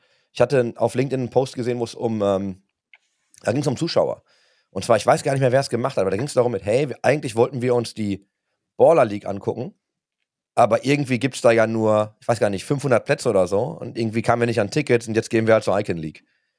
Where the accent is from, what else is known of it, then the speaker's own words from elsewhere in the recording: Germany; Also als Deutscher, der immer meckert, muss ich ja sagen.